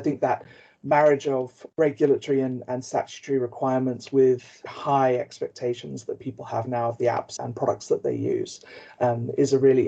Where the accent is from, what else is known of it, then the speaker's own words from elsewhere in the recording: South Africa; I grew up white in South Africa during apartheid.